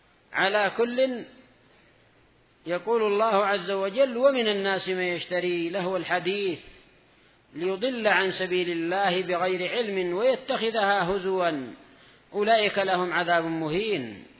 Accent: Yemen; عندنا في اليمن يسمونه كذلك

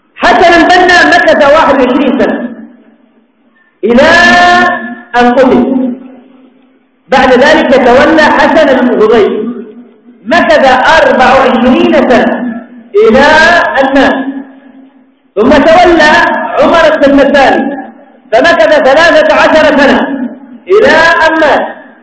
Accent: Yemen; وهذا خير دليل عندنا في اليمن

